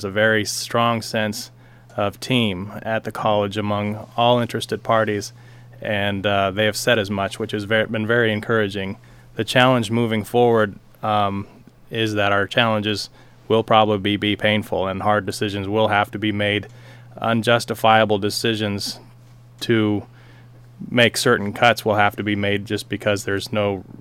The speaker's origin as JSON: {"language": "English", "town": "Brownsmead", "region": "Oregon", "country": "United States", "tie": "born or raised there", "said": "Yes, I believe it does, growing up in the Brownsmead in the Napa area, going to high school, being a part of the local volunteer fire department."}